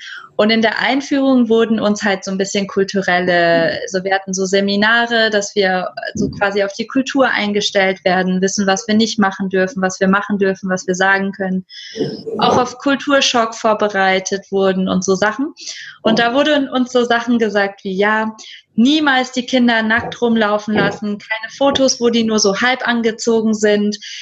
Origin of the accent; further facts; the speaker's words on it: Germany; accent: American; Und ich sag Deutschland, dann waren die alle so, ich dachte jetzt so eher so in den USA, wo bist du her? Und ich so, nein, aus Deutschland. Und dann immer so, wow, okay, habe ich jetzt nicht erwartet, dass du aus Deutschland bist.